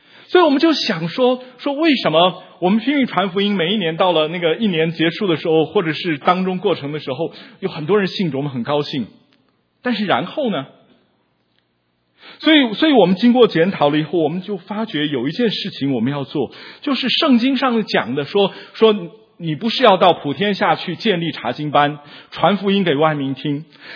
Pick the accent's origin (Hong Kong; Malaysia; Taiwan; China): Taiwan; 我是从台湾来的，我们几个有从台湾来的，有从香港来的，还有从马来西亚来的几个学生